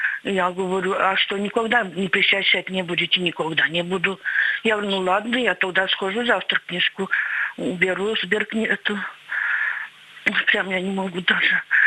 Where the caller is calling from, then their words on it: Ivanovo Oblast, Russia; Я звоню вам из Ивановской области … Мне 60 лет.